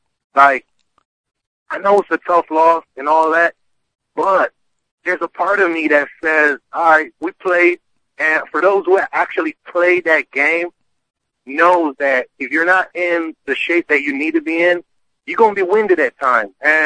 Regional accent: Jamaica; because I'm originally from Jamaica

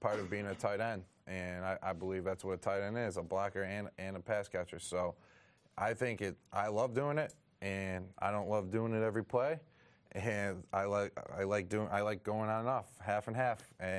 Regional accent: Buffalo, New York, United States; Well, I'm from Buffalo, New York, so I was a big Bills fan.

